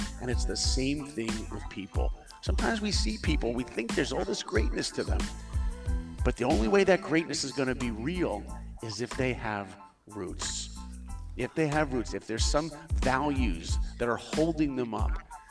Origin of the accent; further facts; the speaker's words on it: New York, United States; Look, I grew up in New York. Okay, I didn't know any Hollywood people. I didn't know any filmmakers. I didn't even know that was a job.